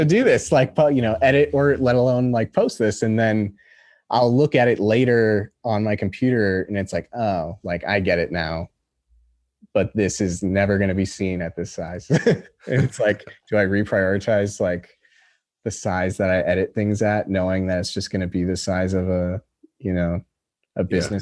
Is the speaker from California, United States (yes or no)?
yes; Glendale, California, United States; I was born in Santa Monica and then I grew up in, most of my childhood was in Glendale, which is just like, you know, 15 minutes from downtown LA.